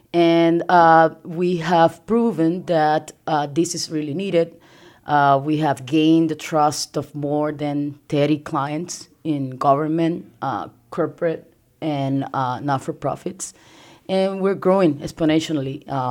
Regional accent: Puerto Rico; moved away as an adult; now in United States; So I'm from Puerto Rico. I came here to continue my education

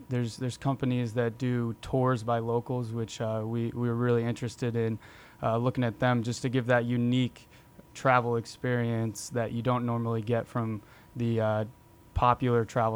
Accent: Colorado, United States; I grew up around Colorado. Native is kind of what they call the locals there.

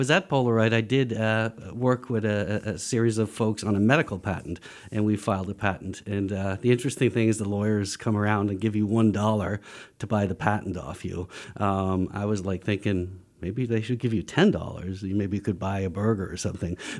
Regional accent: Dublin, Leinster, Ireland; Yeah, so I grew up in Dublin, Ireland

